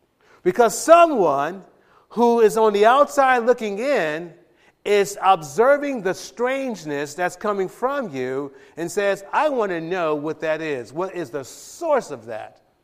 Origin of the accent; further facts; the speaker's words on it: Watts, California, United States; My life, I'm from the Jordan Down Projects in Watts.